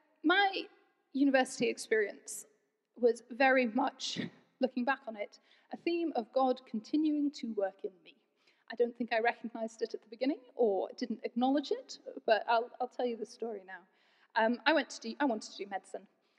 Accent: Bangladesh; I was raised in Bangladesh. My parents were missionaries.

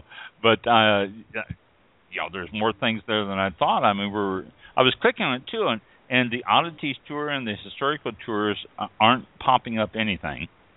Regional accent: Kansas City, Missouri, United States; I grew up in Kansas City, Missouri, and I know scary and tornadoes.

